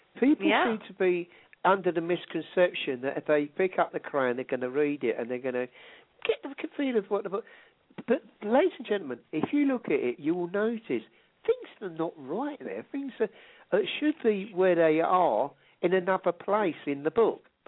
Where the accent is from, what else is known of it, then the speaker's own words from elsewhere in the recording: England, United Kingdom; because I'm English eventually, oh, you hate Muslims, you're racist, this, that, and that.